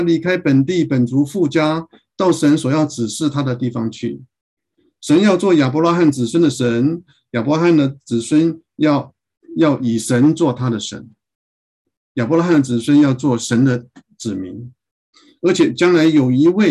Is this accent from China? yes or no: no; Taiwan; 我自己从小在教会长大，所以我看到 许多的宣教士在台湾的各个角落传福音、建立教会、牧养教会。